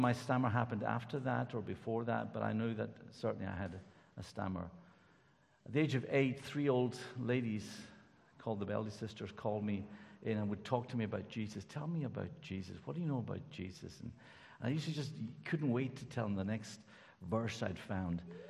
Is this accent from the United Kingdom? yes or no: yes; Lewis, Scotland, United Kingdom; born there; I was born in Lewis, in the Outer Hebrides, just after the revival. I'm not a revival kid, I was post-revival, and it was just an amazing place to be, to grow up